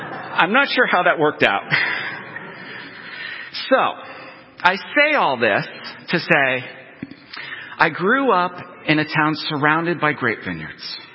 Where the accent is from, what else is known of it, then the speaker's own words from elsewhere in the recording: Pennsylvania, United States; Well, it begins with my hometown itself, Northeast Pennsylvania.